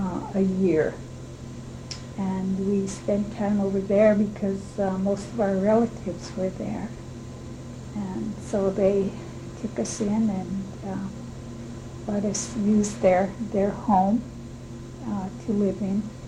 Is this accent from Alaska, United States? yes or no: yes; Alaska, United States; also born or lived in Seattle; I was born in Seattle in 1932. But I was brought up from Seattle to Alaska when I was 6 months old, and so I've been here ever since. And so Alaska is my home.